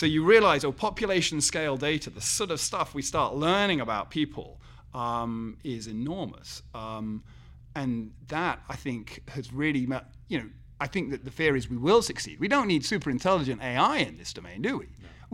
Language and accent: English; England, United Kingdom; as an Englishman, I view them as sort of Englishmen living in New England in the late 18th century